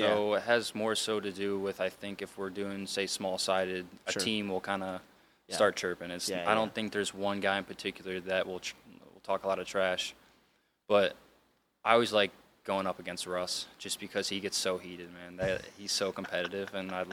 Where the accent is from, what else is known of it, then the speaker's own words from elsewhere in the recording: San Diego, California, United States; born there; Well, so I was born in San Diego. I lived there until I was like five, but I don't really remember it too much